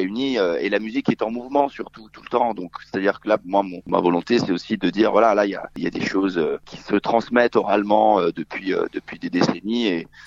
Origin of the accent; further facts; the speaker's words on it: Turin, Piedmont, Italy; French is a second language; puisque moi, je suis de Turin.